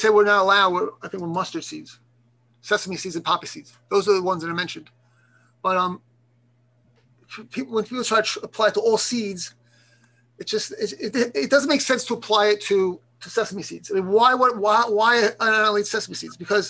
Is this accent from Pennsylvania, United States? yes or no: yes; Philadelphia, Pennsylvania, United States; New York, I'm from Philadelphia.